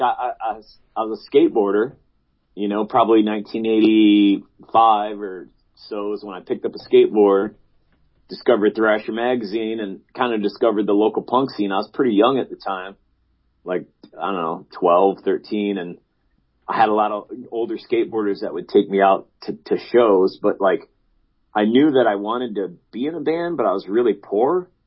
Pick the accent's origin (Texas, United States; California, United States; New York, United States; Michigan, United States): Michigan, United States; Canton; So I was with my mom quite a many years without a father. And we were living with her sister out in Canton, Michigan for a little bit.